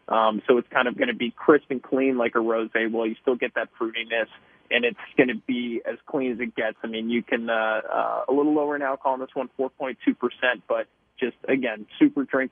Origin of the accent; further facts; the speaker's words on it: East Coast, United States; I was from the East Coast originally